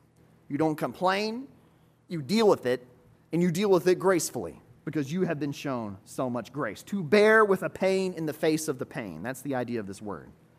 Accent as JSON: {"language": "English", "country": "United States", "said": "I'm an American in that regard, and we've built that kind of culture in a lot of ways."}